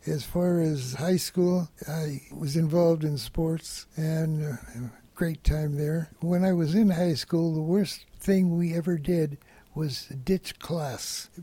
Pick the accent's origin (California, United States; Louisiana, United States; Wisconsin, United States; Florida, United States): California, United States; Long Beach; It was wonderful. I can remember living in Long Beach, going through junior high school, graduating from Woodrow Wilson High School.